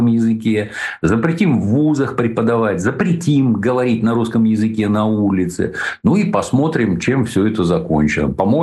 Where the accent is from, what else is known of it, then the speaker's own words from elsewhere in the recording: Georgia; Тут мы, грузин, очень сильно поддерживаем.